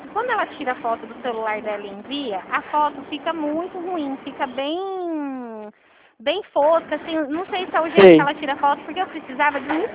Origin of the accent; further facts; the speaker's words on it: São Paulo, Brazil; eu sou de longe, sou do estado de São Paulo